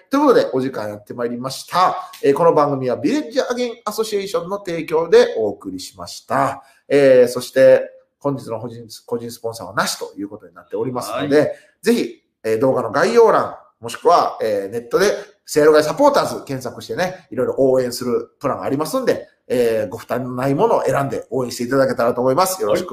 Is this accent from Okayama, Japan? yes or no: no; Tenri, Nara, Japan; 僕が天理出身ってことも知ってるという方だから